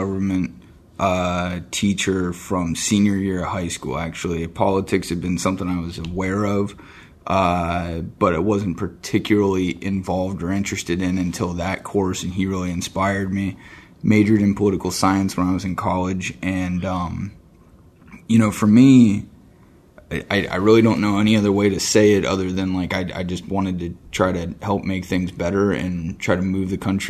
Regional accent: Ohio, United States; moved away as an adult; now in Washington, United States; And I am originally from Ohio.

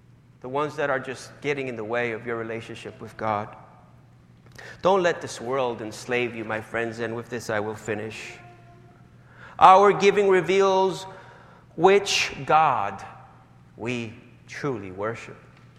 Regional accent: Puerto Rico; Now, I come from Puerto Rico, and we have sheep and goats.

